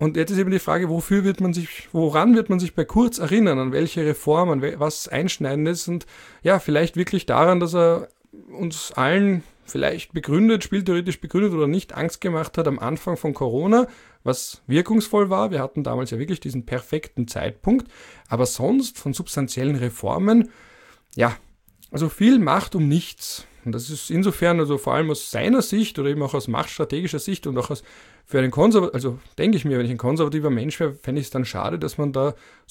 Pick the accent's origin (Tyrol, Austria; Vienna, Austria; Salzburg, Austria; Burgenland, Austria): Vienna, Austria; ich bin ja genauso wie der Kanzler ein Wiener Mitte 30.